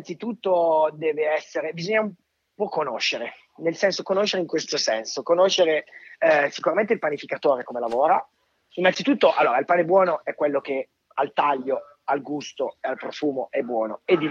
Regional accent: Cossano Belbo, Piedmont, Italy; una fotografa mia cara amica del mio stesso paese, di Cossano Belvo, in provincia di Cuneo.

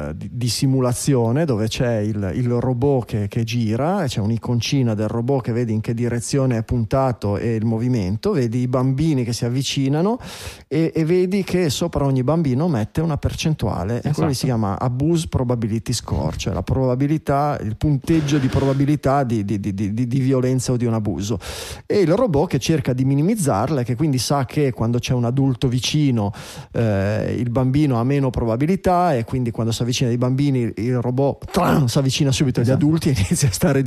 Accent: Liguria, Italy; dalle mie parti, Riviera

